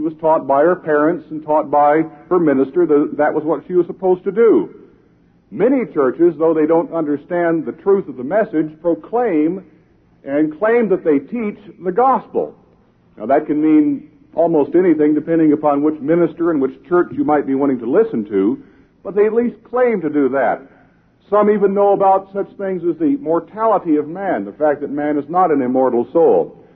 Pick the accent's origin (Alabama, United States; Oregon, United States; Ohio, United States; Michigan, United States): Alabama, United States; That's my home country, Alabama. That's not part of the United States.